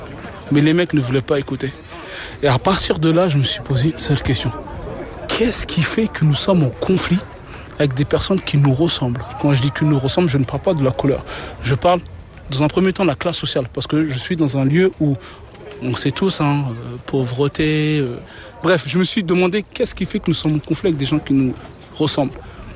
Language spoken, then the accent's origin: French; Grigny, Île-de-France, France; Ah ouais, je suis de Grigny.